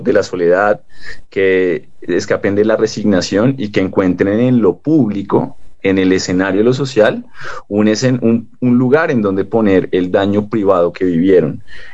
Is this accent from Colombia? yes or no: yes; Colombia; El conflicto armado, de una u otra manera, nos configura como colombianos, contribuye a nuestra identidad